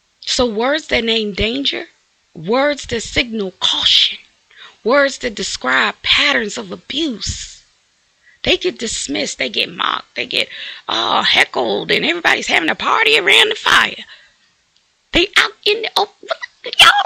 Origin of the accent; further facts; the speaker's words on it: the South, United States; I told y'all, I grew up in the South, if you can't hear it.